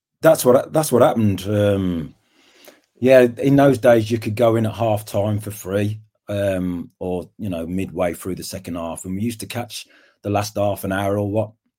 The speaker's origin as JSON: {"language": "English", "town": "Birmingham", "region": "West Midlands", "country": "United Kingdom", "tie": "born or raised there", "said": "growing up in Birmingham, I grew up in, I was born in Handsworth, but I lived all over Birmingham. Just was brought up by my mum and two brothers. And, you know, I lived in Yardley, Borsley Green, Sheldon."}